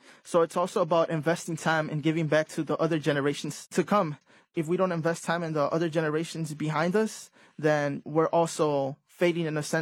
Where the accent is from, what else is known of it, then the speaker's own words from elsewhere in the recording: Chicago, Illinois, United States; Or that I'm from Little Village, where I fell in love for the first time.